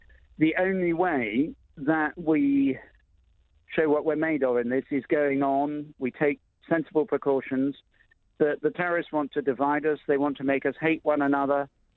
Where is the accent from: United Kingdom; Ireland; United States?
United Kingdom; London; I'm a Londoner. It's no more than a mile or so from where we live.